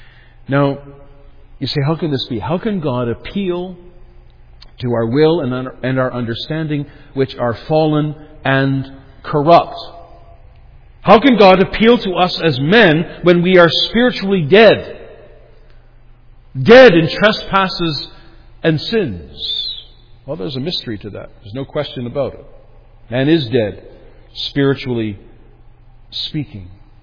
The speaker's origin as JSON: {"language": "English", "region": "Ontario", "country": "Canada", "said": "I was from Ontario, and I was used to trees growing straight."}